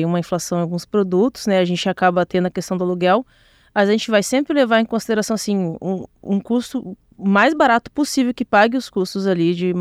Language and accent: Portuguese; Porto Alegre, Rio Grande do Sul, Brazil; inclusive até passei a vida inteira aqui em Porto Alegre, né? Só mesmo fui na faculdade que eu realmente fui morar aqui, né? A partir dos 20 anos de idade.